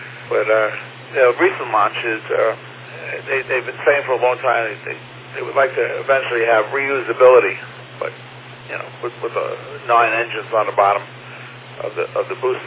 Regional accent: Brooklyn, New York, United States; I grew up in Brooklyn.

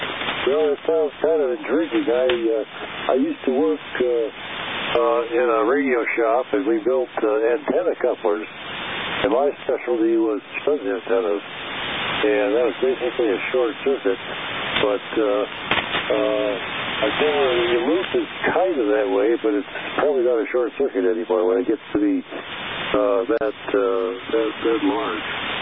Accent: Charlevoix, Michigan, United States; so we decided to come back to my hometown, that where I was born, in Charlevoix, Michigan.

